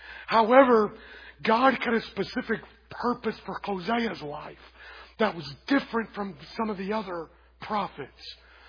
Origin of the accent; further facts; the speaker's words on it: Kentucky, United States; this reminds me of the church I grew up in Kentucky.